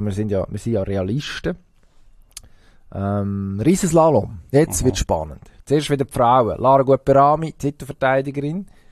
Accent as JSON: {"language": "German", "country": "Switzerland", "said": "Und dann habe ich dort herausgefunden, warum sie bei uns in der Schweiz die Experten häufig auch Schweizerdeutsch reden, während der Kommentator Hochdeutsch redet"}